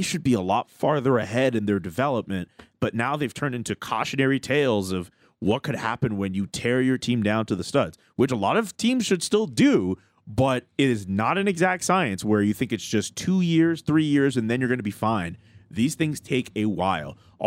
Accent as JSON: {"language": "English", "town": "Montreal", "region": "Quebec", "country": "Canada", "said": "I'm from Montreal."}